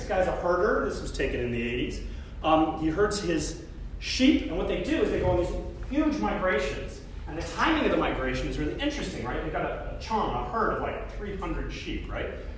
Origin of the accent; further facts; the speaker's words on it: Colorado, United States; moved away as an adult; I came from Colorado, and I moved to the University of Wisconsin to get an education in anthropology.